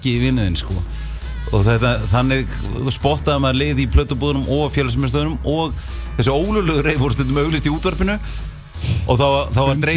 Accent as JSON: {"language": "Icelandic", "town": "Kópavogur", "region": "Capital Region", "country": "Iceland", "tie": "born or raised there", "said": "ég og Addi við allast upp í Kópavoginum og við vorum alltaf að hlusta á hardcore og hérna rave danstólest svona early 90s."}